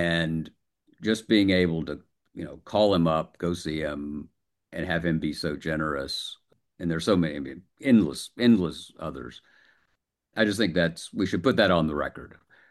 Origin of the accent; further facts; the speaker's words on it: the South, United States; And my native region, I'm a Southerner